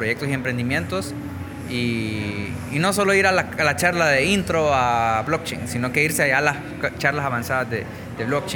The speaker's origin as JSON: {"language": "Spanish", "country": "Honduras", "said": "lo que queremos realmente como hondureños es no solo llegar a la conferencia"}